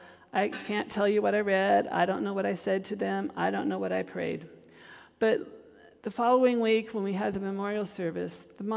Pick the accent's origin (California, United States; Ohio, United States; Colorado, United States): California, United States; Napa; my family was here in California because I grew up in Napa.